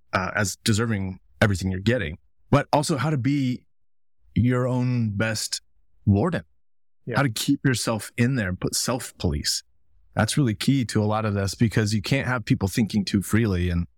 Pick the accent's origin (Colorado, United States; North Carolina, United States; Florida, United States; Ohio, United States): Colorado, United States; Colorado Springs; I grew up in Colorado Springs.